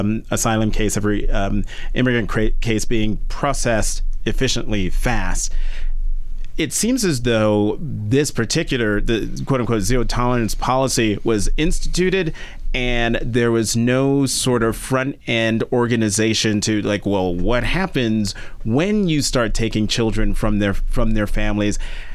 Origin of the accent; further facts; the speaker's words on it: United States; And that's what, for me as an American, what's so troubling about what's happening on the southern border